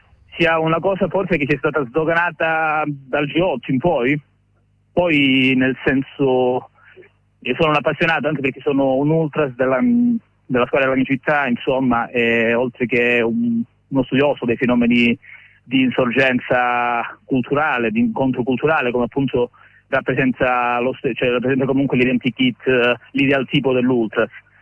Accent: Calabria, Italy; prendo Cosenza perché io sono calabrese

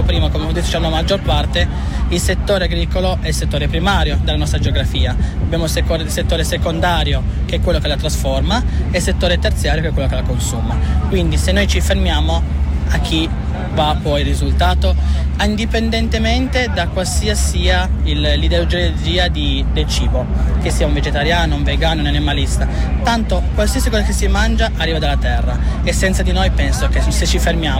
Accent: Rivoli, Piedmont, Italy; logicamente io sono proprio appunto della zona, quindi sono di Rivoli.

